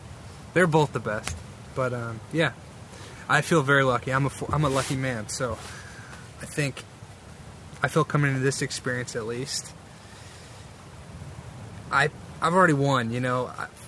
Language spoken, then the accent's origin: English; Chicago, Illinois, United States; In fact, I grew up in Chicago, and for whatever reason, it was just never on my radar at all.